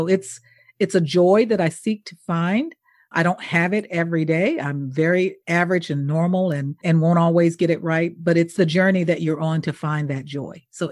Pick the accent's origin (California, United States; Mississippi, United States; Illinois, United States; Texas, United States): Mississippi, United States; I don't have any illusions around what my home state is.